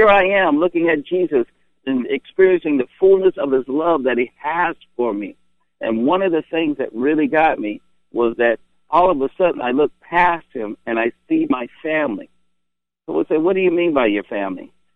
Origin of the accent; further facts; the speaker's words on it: California, United States; My grandmother Mary, I grew up in California. Grandmother Mary lived in Houston.